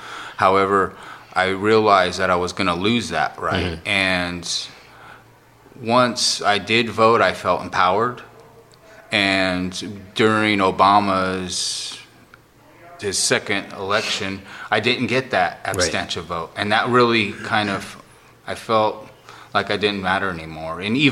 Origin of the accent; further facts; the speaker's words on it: California, United States; also born or lived in Middle East / Arizona / Las Vegas / Grand Cayman Islands; And I am a California native, and I grew up primarily in Southern California, but I've lived in a lot of different places.